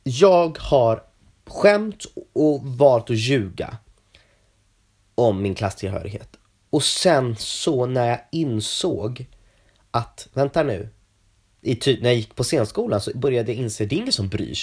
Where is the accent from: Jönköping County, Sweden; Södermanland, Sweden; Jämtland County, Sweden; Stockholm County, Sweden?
Stockholm County, Sweden; Norrtälje; Ja, jag växte upp i Norrtälje på landet.